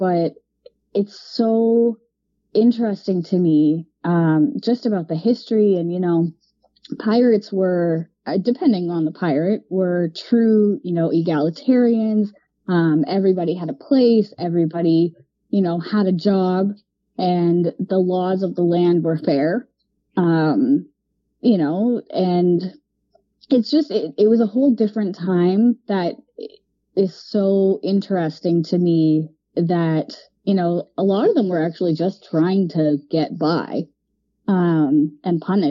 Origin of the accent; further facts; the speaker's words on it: Yukon, Canada; originally I'm from the Yukon, so I'm about as far west as you could possibly get. And I was born and raised there